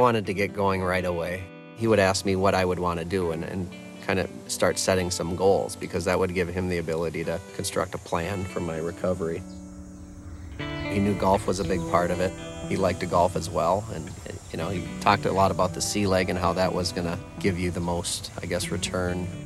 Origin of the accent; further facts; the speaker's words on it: Vadnais Heights, Minnesota, United States; I grew up in Vadnais Heights, which is in St. Paul, just north of downtown St. Paul.